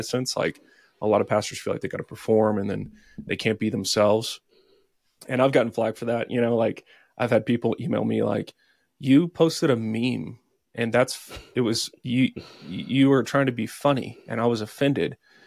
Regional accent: Texas, United States; I grew up in Texas. I was raised by a small business owner. Grew up in a Christian school, Christian home.

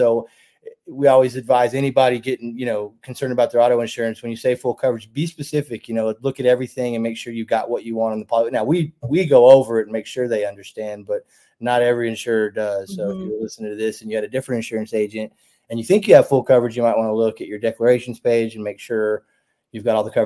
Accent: Florida, United States; also born or lived in Atlanta / Birmingham / Calera; I grew up in South Florida, me personally. Lived in Atlanta, lived in Birmingham, lived in Calera before this

